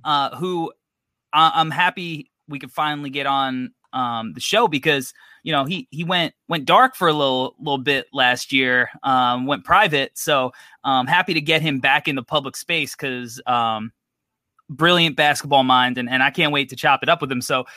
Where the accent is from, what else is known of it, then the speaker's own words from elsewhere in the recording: New York, United States; I'm from New York.